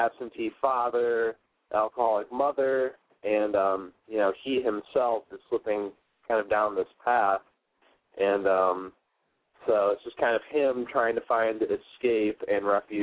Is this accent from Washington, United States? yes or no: no; Holland, Michigan, United States; I'm from Holland, Michigan originally, and I went to school at Columbia College Chicago